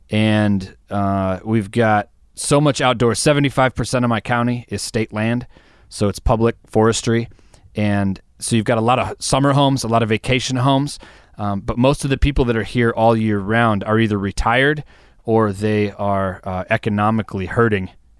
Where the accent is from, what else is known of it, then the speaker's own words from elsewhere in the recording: Wisconsin, United States; No, I grew up in Central Wisconsin.